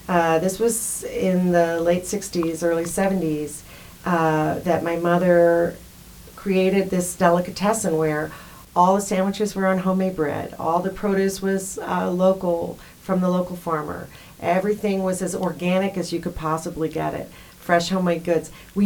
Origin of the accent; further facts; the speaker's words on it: Nantucket, Massachusetts, United States; also born or lived in New Jersey; I actually grew up on Nantucket Island, Massachusetts.